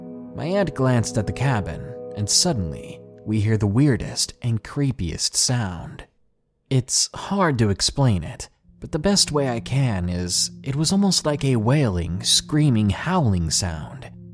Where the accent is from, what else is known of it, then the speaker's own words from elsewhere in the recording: Commerce City, Colorado, United States; also born or lived in Thornton; So, I'm a 19-year-old guy from Thornton, Colorado. I'm 6'2" at a husky 240 pounds. I grew up in North Commerce City